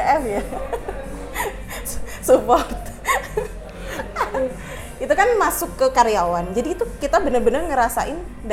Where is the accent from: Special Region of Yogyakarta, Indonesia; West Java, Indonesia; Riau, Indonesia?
Special Region of Yogyakarta, Indonesia; Yogyakarta; Karena ya ekspektasinya di Jogja kan ya kaget lah dari kecil sampai kuliah di Jogja.